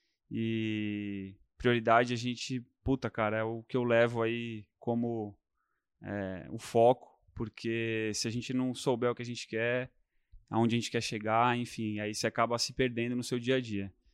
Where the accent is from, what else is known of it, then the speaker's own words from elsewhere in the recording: São Caetano do Sul, São Paulo, Brazil; Eu nasci em São Caetano do Sul. Cresci lá até meus 11 anos de idade.